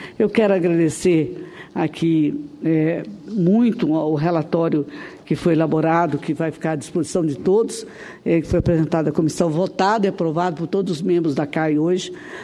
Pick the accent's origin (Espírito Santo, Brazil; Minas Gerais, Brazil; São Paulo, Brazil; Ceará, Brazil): Espírito Santo, Brazil; Mas tem mais importância eu entender que lá no meu estado do Espírito Santo, a fome já aparece como um traço da discriminação